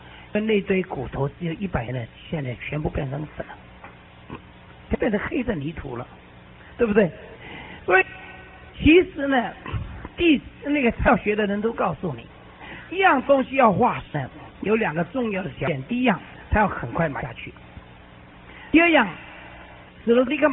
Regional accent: China; 那诸位弟兄们，连我们中国人都有，我不是说大小，我说更大，叫什么女娲。

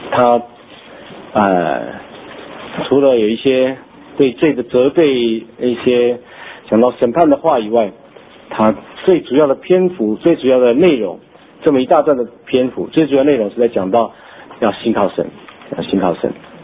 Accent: Taiwan; accent: Taiwanese; 我们台湾话是红心

